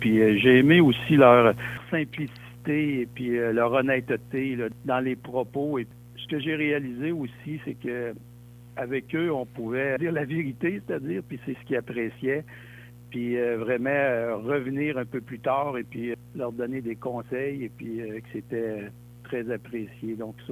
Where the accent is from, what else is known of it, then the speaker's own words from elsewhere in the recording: Quebec City, Quebec, Canada; Je suis vraiment issu d'une famille d'entrepreneurs de Québec.